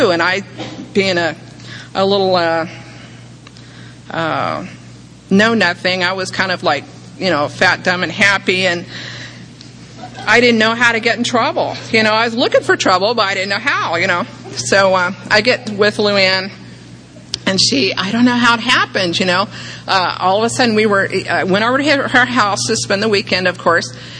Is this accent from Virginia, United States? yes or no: yes; Richmond, Virginia, United States; I was born in Virginia, and I was born in Richmond, Virginia, and I was raised right outside on a farm.